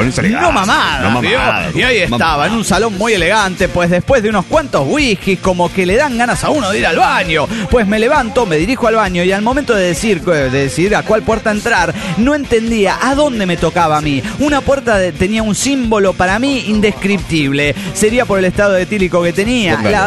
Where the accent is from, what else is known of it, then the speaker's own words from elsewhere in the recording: Nuevo Laredo, Tamaulipas, Mexico; de Nuevo Laredo, Tamaulipas, México.